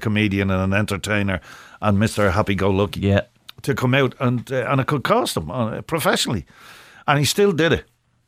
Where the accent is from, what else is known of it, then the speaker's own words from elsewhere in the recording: Ireland; But of course, being Irish, we went in the middle of February on motorbikes